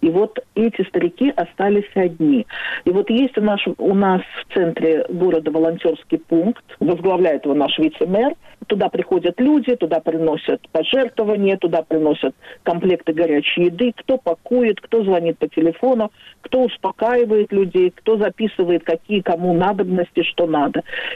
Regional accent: Baku, Azerbaijan; now in Israel; Я из Баку, да, я из Баку.

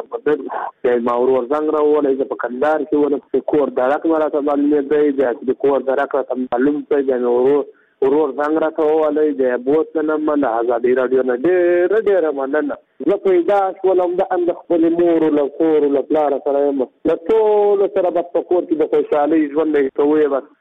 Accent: Zabul, Afghanistan; د زابل ولایت شنو یم

